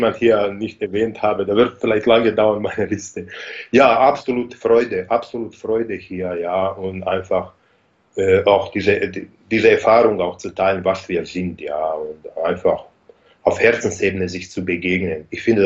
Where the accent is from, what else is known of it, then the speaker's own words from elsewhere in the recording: Basel, Basel-Stadt, Switzerland; born there; ich bin in Schweiz geboren, in Basel, da hat meine Mutter hat sich da aufgehalten, die hat in Schweiz gelebt. Und da hat sie auch meinen Vater getroffen. Und da war ich so, bis mein zweiten Lebensjahr, circa.